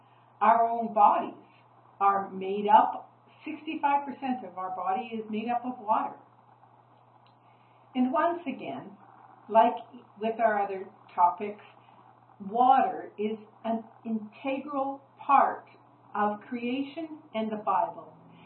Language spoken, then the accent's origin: English; Vernon, British Columbia, Canada; also born or lived in Indonesia / Bolivia; I grew up in the Okanagan, in Vernon, and water was totally a part of my life.